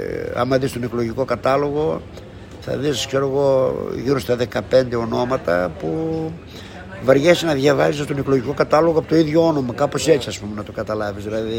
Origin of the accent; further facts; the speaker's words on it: Elassona, Thessaly, Greece; Και όταν ερχόμασταν εδώ, εγώ ήμουν από την Ελασσόνα, ο άλλος ήταν από τον Τύρνεβο.